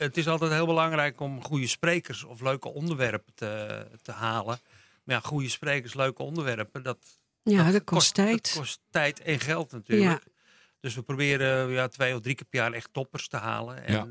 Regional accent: Huizen, North Holland, Netherlands; born there; now in Blaricum, Netherlands; Ik woon in Blaricum, in de Bijvank. Ja. Maar ik ben geboren in Huizen op de Van Hogendorpplaan.

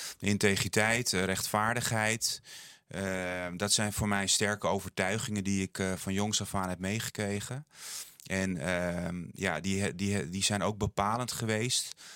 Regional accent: Netherlands; also born or lived in Poland; Ik ben in Polen opgegroeid en in Nederland. In Nederland geboren. Poolse moeder en Nederlandse vader. Dus ik ben in 2 werelden opgegroeid in de tijd van het IJzeren Gordijn.

